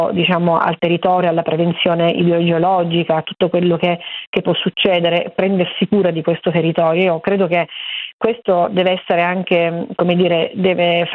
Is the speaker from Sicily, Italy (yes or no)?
yes; Niscemi, Sicily, Italy; moved away